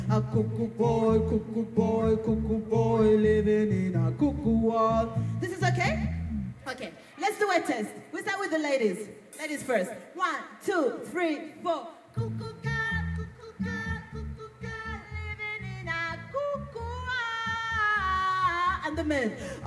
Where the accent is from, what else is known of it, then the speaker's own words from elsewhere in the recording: Uganda; also born or lived in Sweden; now in Germany; because also I grew up in Uganda, I grew up in Sweden, and I live in Germany, and, you know, I move a lot